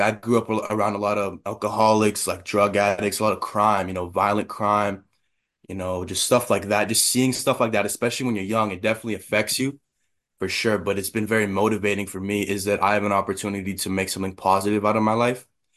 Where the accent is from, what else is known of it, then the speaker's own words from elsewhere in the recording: South Indian Lake, Manitoba, Canada; also born or lived in Thompson; was born in Thompson, Manitoba, and I lived all around the north for quite a bit of my life. I'm originally from South Indian Lake, Manitoba, like a small reserve there. I lived there on and off till I was like 9 years old